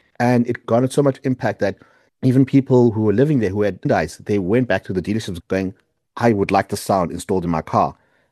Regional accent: South Africa; I'm from South Africa.

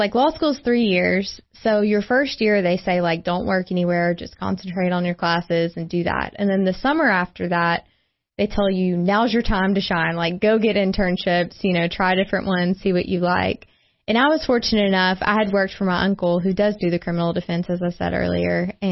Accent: Mississippi, United States; I'm originally from Mississippi, and my great-grandparents owned a furniture store.

